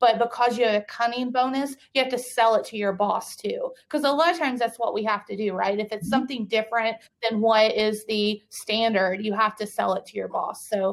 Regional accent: the South, United States; accent: Southern; if my Southern accent comes out a little bit, that way people can catch up on it.

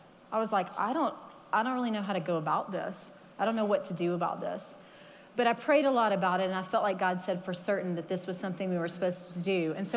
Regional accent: Texas, United States; I grew up in Texas, so for me, it wasn't that big of a stretch to go to school there.

